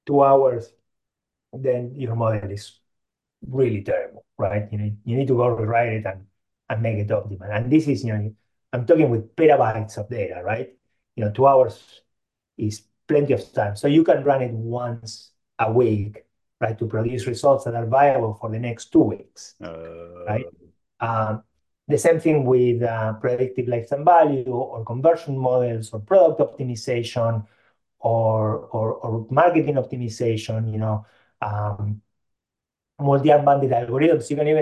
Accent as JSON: {"language": "English", "country": "Argentina", "tie": "born or raised there", "first_language": "Yiddish", "second_language": "English", "moved": "as an adult", "lives_now": "United States", "said": "So I grew up in Argentina. And I moved to the States when I was 18 to come to school. And so my first language was actually Yiddish, because at home we spoke Yiddish."}